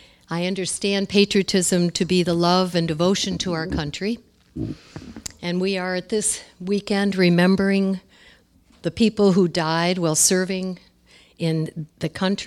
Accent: United States; I really could stand favorably towards my country and feel very good about being an American.

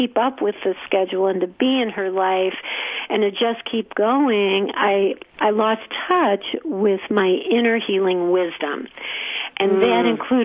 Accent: Midwest, United States; you know, I'm from the Midwest. This was not something that I knew a lot about

